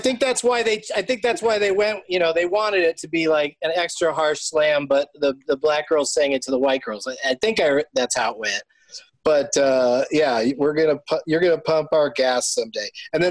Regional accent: San Diego, California, United States; My whole life growing up. I grew up in San Diego

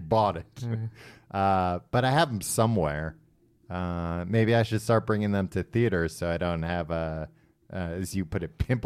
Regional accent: United States; I'm like, no, I'm an American.

